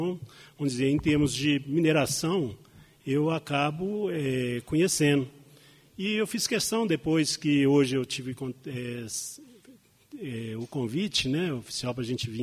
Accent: Passagem de Mariana, Minas Gerais, Brazil; eu sou de Passagem de Mariana. E lá também tem uma mineração, a Talha Aberta, que chama esse tipo de mineração, né, no Morro Santo Antônio, onde que eu fui criado.

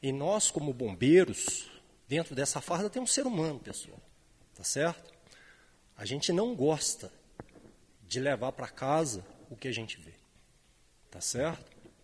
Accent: Minas Gerais, Brazil; Eu, como mineiro, para mim, todos são meus conterrâneos. Eu sou aquele mineiro muito, muito mineiro mesmo.

